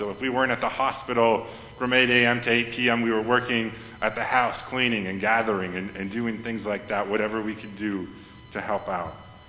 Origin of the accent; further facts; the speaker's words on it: Watertown, Wisconsin, United States; And if you know me, I'm from Watertown, Wisconsin.